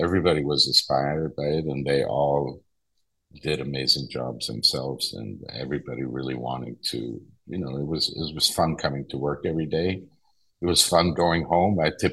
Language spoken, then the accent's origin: English; Munich, Bavaria, Germany; English is a second language; I'm born in 62. I grew up in Munich, Germany.